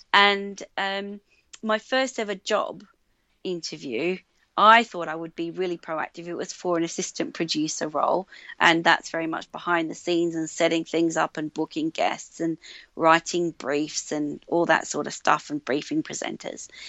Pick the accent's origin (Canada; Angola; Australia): Australia; accent: Australian; And so my Australian accent seems to pass muster now.